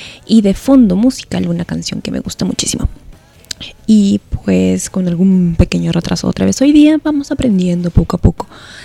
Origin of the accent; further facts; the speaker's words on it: Peru; Yo vengo de Perú, como les dije la semana pasada